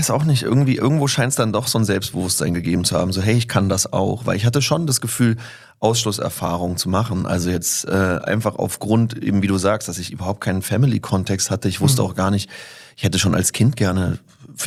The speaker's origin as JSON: {"language": "German", "region": "Berlin", "country": "Germany", "tie": "born or raised there"}